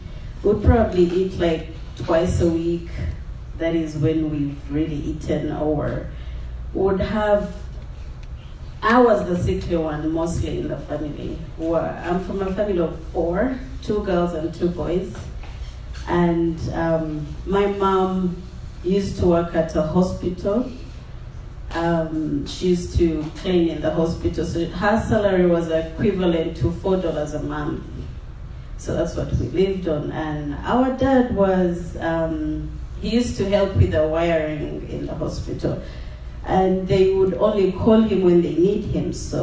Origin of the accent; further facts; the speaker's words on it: Uganda; I'm from Uganda.